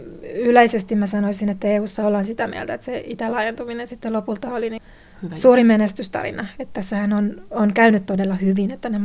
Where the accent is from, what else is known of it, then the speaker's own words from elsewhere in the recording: Estonia; Kun mä olen itse Virosta kotoisin